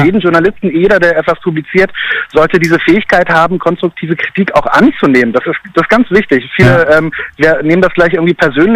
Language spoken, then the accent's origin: German; Berlin, Germany; Kriegen wir als Berliner irgendwie immer nicht so richtig